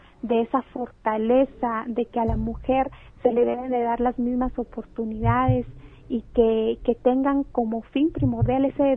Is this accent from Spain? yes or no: no; Guatemala; Tenemos que quitarnos como guatemaltecos la idea de que nosotras las mujeres tenemos que estar representadas